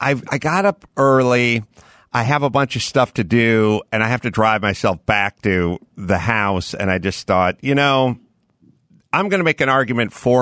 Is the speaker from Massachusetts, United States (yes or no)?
no; North Hollywood, California, United States; I'm from North Hollywood. We never went anywhere.